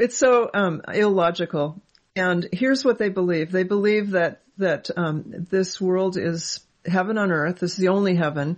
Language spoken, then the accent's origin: English; California, United States; I lived on a very long street and I grew up in Southern California before it was all liberal and everything.